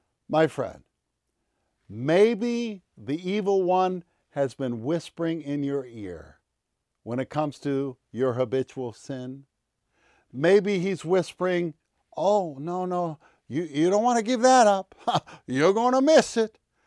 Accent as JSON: {"language": "English", "town": "Charlotte", "region": "North Carolina", "country": "United States", "tie": "born or raised there", "said": "You know, I grew up in Charlotte, North Carolina."}